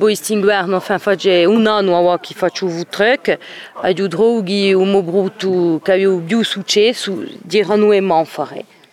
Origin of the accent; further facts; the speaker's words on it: Loreto, Marche, Italy; sono di Loreto.